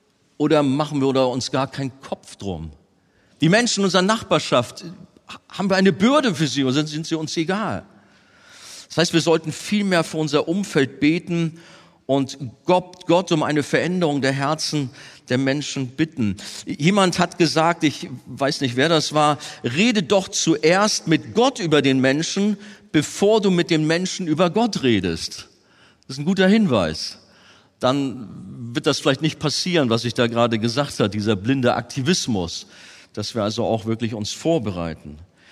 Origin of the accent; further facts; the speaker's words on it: Hamburg, Germany; Als Hamburger sind wir Botschafter in der schönsten Stadt der Welt.